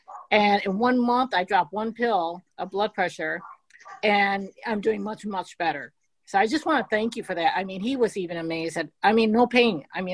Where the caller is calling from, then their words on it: Michigan, United States; from Michigan